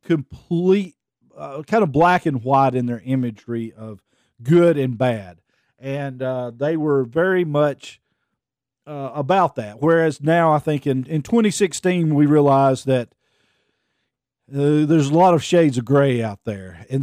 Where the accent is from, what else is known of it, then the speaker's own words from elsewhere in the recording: Alabama, United States; I'm from Northwest Alabama